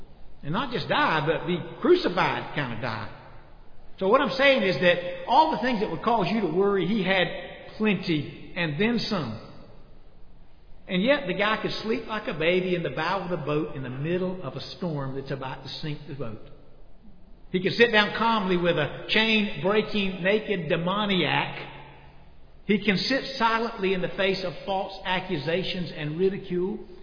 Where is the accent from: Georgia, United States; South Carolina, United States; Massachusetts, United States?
Georgia, United States; Lyons; I grew up in Lyons, Georgia, and I'm not sure we had that much of a hippie era in Lyons, Georgia.